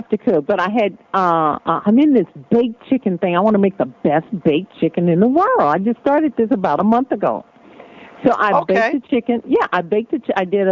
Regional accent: New Orleans, Louisiana, United States; remember, I have a Creole heritage, so I cook like Creole people, which is a little bit different. I'm from New Orleans.

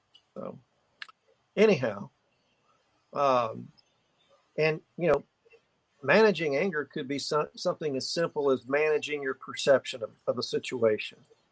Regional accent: Texas, United States; I love being a Texan. Look, y'all. I just said y'all.

